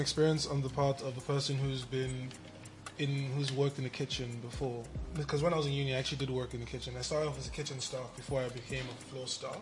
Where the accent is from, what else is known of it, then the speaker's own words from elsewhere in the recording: Nigeria; You know exactly as a Nigerian.